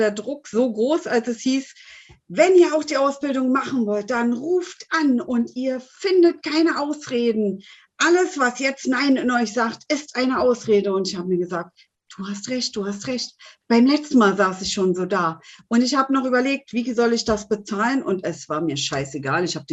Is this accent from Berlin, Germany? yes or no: yes; Berlin, Germany; bin 49 Jahre jung und komme eigentlich aus Berlin. Durch einen dummen Zufall oder durch einen wunderschönen Zufall, kann man ja auch sagen, bin ich in der Schweiz gelandet, in Zürich, also nahe bei Zürich jetzt, da wohne ich am längsten.